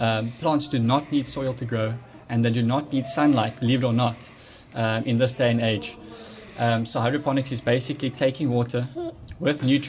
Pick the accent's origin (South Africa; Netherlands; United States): South Africa; Cape Town, Western Cape; I'm 22 years old and I was born and raised in Cape Town.